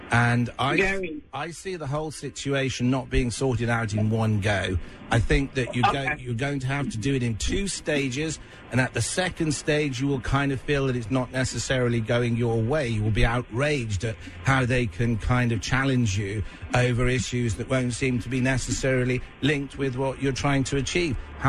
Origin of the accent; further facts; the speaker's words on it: London, United Kingdom; although I come from London